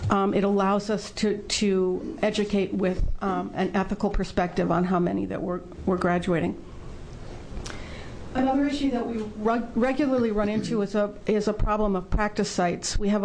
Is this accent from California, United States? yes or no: no; Happy Valley, Oregon, United States; I am from Happy Valley, Oregon, and I am a nurse.